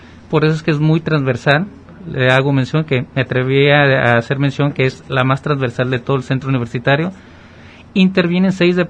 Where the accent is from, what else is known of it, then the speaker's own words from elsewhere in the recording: Mexico; estándares internacionales que también nosotros como mexicanos pedimos